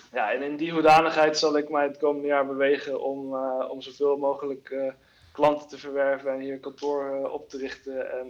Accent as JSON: {"language": "Dutch", "country": "Curaçao", "said": "een agency op Curaçao, waar ik vandaan kom."}